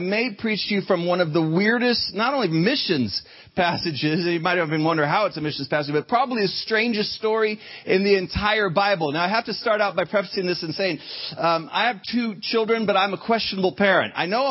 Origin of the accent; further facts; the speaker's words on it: Sacramento, California, United States; on refugees that are pouring into my hometown right now, Sacramento, California